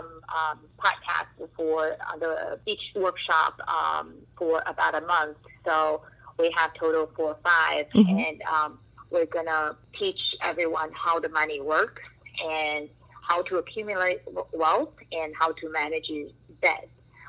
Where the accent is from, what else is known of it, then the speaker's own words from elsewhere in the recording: Nevada, United States; But we're from Nevada, so we pay out of state tuition